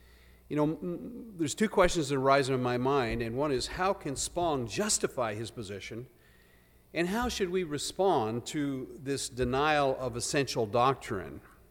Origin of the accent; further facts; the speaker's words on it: Manitoba, Canada; when we were growing up, we would go regularly to a church in my hometown, Manitoba. It was called St. Paul's United.